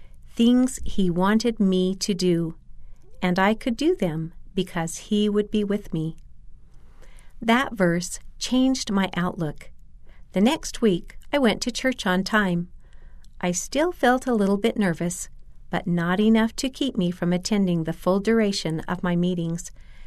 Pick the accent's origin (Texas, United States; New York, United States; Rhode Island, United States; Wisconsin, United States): Texas, United States; Dallas; I ended up attending school far from my hometown in Texas, but in a place near many members of my extended family.